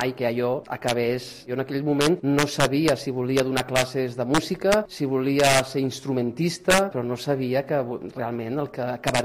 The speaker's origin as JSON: {"language": "Catalan", "town": "Barcelona", "region": "Catalonia", "country": "Spain", "said": "tinc 42 anys i soc de Barcelona."}